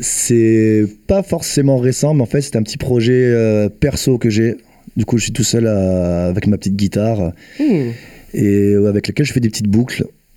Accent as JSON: {"language": "French", "region": "Corsica", "country": "France", "said": "Je suis corse, j'aime le soleil et la plage."}